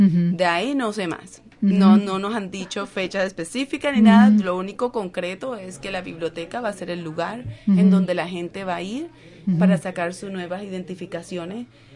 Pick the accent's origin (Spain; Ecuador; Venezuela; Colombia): Colombia; now in Northfield, United States; Cuando yo me mudé aquí a Northfield, no hablaba nada de inglés, cero español. Vine desde Colombia y empecé a tomar clases de inglés en la comunidad.